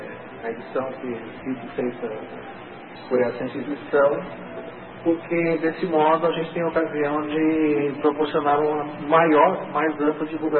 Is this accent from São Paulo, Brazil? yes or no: no; Florianópolis, Santa Catarina, Brazil; em Florianópolis, que é a minha terra natal